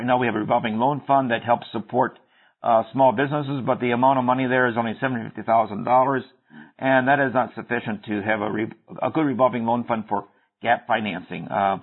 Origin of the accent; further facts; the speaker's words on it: Wisconsin, United States; Well, I was born and raised in Outagamie County